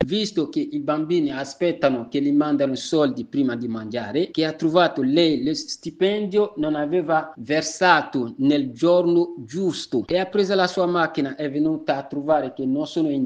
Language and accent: Italian; Côte d’Ivoire; now in Italy; vengo dalla Costa d'Avorio e sono qui in Italia quasi 10 anni.